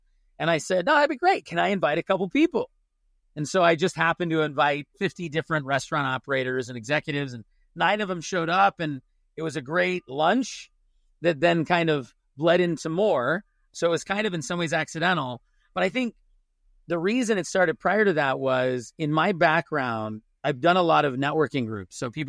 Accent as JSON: {"language": "English", "town": "Huntington Beach", "region": "California", "country": "United States", "tie": "born or raised there", "said": "So I grew up in Huntington Beach, Orange County. Actually, behind me is Laguna Hills, where I live now with my wife and my five children."}